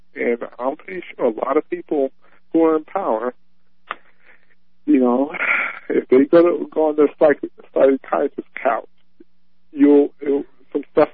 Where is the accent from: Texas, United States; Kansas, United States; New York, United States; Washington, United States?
New York, United States; As you know, and you being a fellow New Yorker, you know, I'm from New York too.